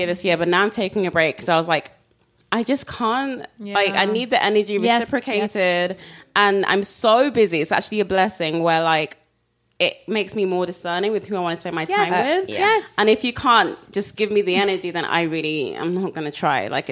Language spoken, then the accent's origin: English; London, United Kingdom; Yes, I was born and raised in London.